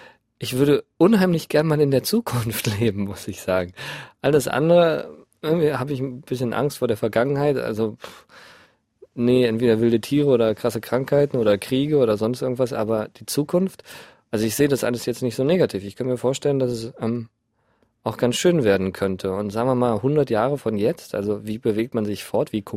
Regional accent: Berlin, Germany; Genau, ich bin Berliner und von daher ist das Zentrum der Welt, meiner Welt Berlin.

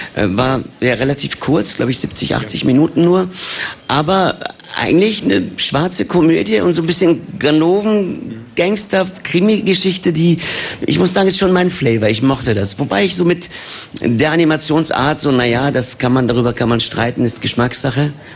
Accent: Germany; Aber ich bin Türke aus Deutschland.

